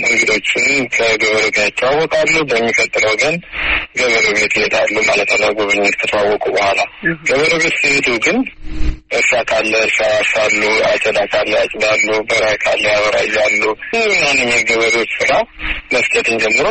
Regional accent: Addis Ababa, Ethiopia; also born or lived in Dega Damot; ጎጃም ደጋ ዳሞት ወረዳ ነው የተወለድኩትኝ። ጣመ ጊዮርጊስ የሚባል ቤተክርስቲያን አለ እዛ አካባቢ። በ8 ዓመቴ ወደ አዲስ አበባ ወንድሞች አመጡኝ የተሻለ ትምህርት እንድማር እና ከ14 ዓመት በኋላ ነው ወደ ገጠር የተመለስኩት።

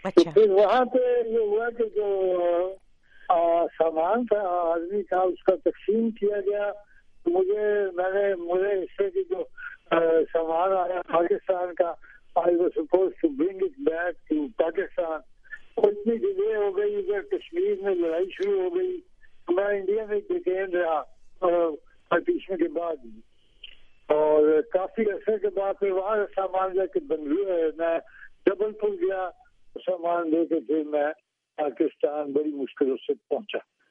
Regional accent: Amritsar, Punjab, India; born there; मैं 1926 में अमृतसर में पैदा हुआ. अमृतसर जो अब मशरकी पंजाब जो इंडिया का पंजाब है तो वहाँ पैदा हुआ 1926 में.

